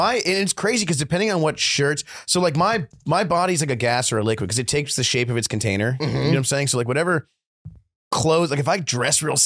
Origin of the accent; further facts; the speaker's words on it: Midwest, United States; buddy, I'm from the Midwest.